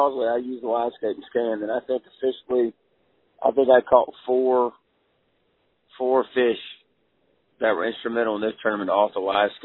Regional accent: Charlotte, North Carolina, United States; I grew up in Charlotte, but I've lived the rest of my life up around the Lincoln, Denver area

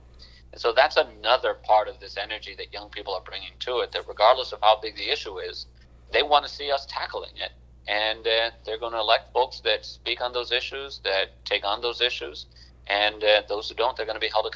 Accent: Providence, Rhode Island, United States; Because remember that I grew up in Providence in the 80s and 90s.

